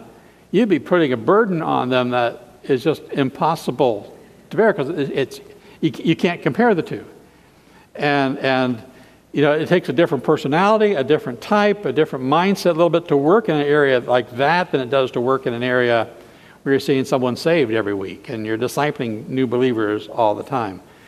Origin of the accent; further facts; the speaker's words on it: Midwest, United States; I was raised in the Midwest.